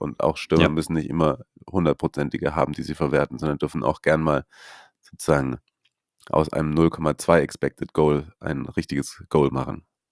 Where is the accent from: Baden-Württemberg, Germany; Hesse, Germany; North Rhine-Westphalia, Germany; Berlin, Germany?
Baden-Württemberg, Germany; dreierles S, wie man bei uns in Schwabe früher gesagt hat, dreierles S.